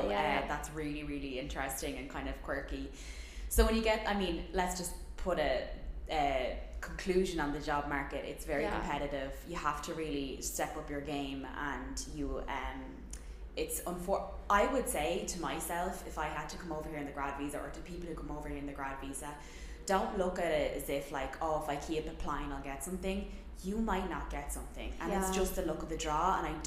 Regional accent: Ireland; moved away as an adult; now in United States; They're like, Americans are not as modest as Irish.

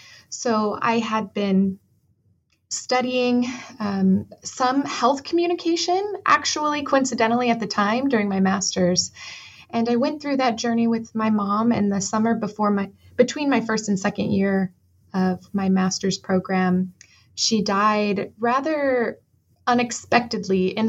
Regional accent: Arizona, United States; So I am originally from Arizona, and I have a background in English.

